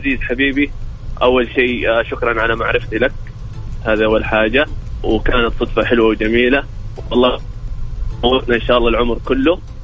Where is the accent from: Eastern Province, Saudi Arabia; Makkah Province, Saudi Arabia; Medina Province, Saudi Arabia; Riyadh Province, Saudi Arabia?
Makkah Province, Saudi Arabia; Jeddah; وانا من جده.